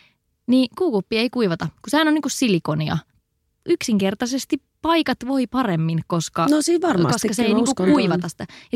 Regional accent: Eno, North Karelia, Finland

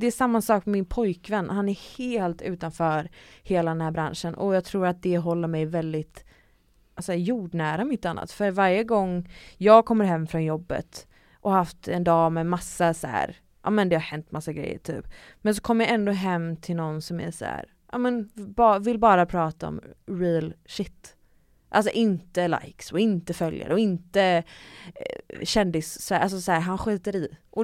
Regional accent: Gothenburg, Västra Götaland County, Sweden; Min uppväxt är i Göteborg, utanför Göteborg i Hisingen, på Hisingen.

